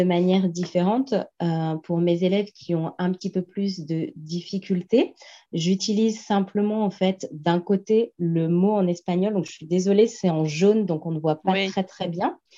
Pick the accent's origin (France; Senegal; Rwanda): France; comme j'ai grandi en France